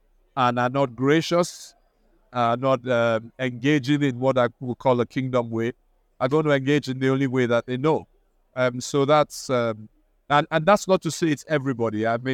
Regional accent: Nigeria; now in United Kingdom; because I'm also Nigerian, African, you know, and there, you know, poverty stares you in the face.

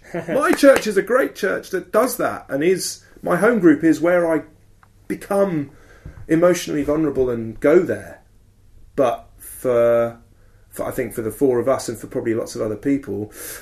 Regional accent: England, United Kingdom; But it's still that, maybe it's a cultural thing too, being British or English more specifically.

